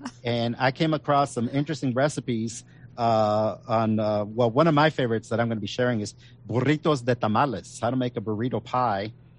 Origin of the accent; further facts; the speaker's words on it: Texas, United States; also born or lived in Northern Mexico; Where I grew up with in Southern Texas, Northern Mexico, the big one was chicken